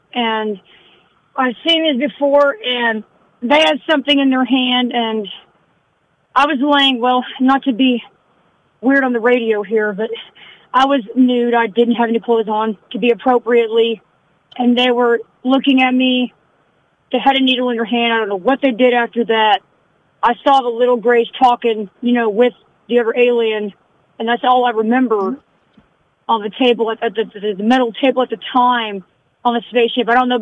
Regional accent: Texas, United States; now in Norman, United States; so I'm living in Norman, Oklahoma for now, but I'm from Texas originally.

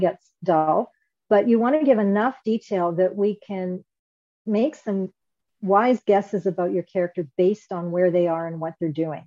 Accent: Canada; I'm Canadian, so I say Z.

